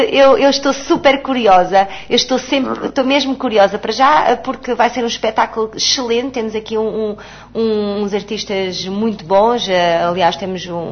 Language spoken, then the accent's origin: Portuguese; Lisbon, Portugal; also born or lived in Trás-os-Montes; Eu sou lisboeta, nasci em Lisboa, mas sou mais de Trás-os-Montes, sim.